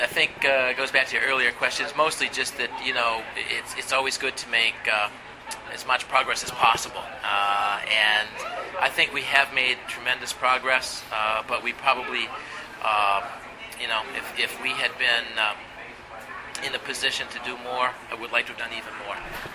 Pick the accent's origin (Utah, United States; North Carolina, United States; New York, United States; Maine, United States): Maine, United States; I'm from Washington County. You know, I live in a town of 850 people. Born and brought up there, and so I have a rural perspective.